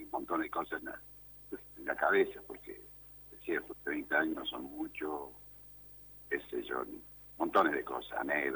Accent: Freyre, Córdoba, Argentina; now in Brinkmann, Argentina; En Freire, Sí, yo soy de Freire.

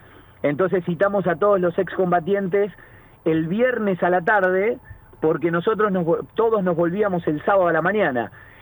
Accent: Argentina; Como somos argentinos y nos encanta nuestro país y amamos nuestro país

